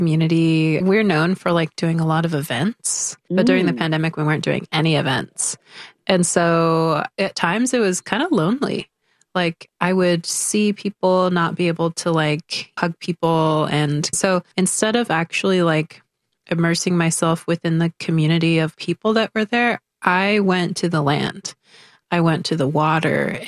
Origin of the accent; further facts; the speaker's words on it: Washington, United States; moved away as an adult; So I'm from the Swinomish Indian Tribal Community. It's a really small community in Northwest Washington State in Coast Salish Territory. And I was born and raised within that community. And after I graduated high school, I moved to Portland.